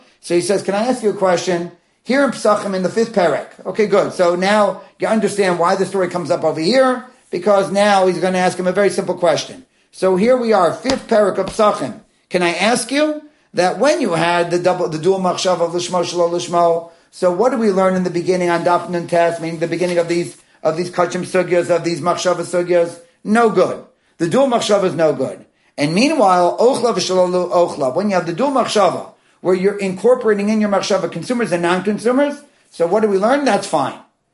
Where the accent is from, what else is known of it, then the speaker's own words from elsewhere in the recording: New Jersey, United States; Okay, so I'll answer, I'm from Jersey. Where do you live? I currently live in Florida.